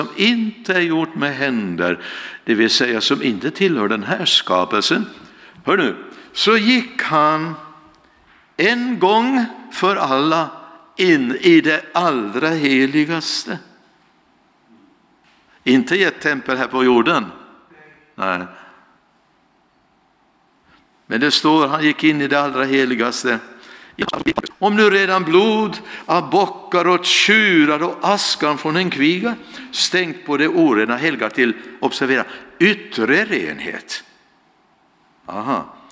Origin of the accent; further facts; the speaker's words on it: Vaggeryd, Jönköping County, Sweden; also born or lived in Finland; Men jag är från Vaggeryd och född i Finland faktiskt.